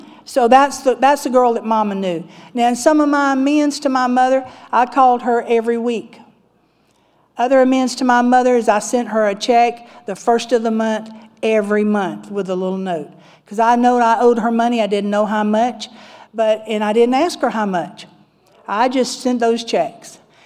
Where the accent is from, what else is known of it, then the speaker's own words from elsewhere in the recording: Southern United States, United States; I'm from the Bible Belt, right?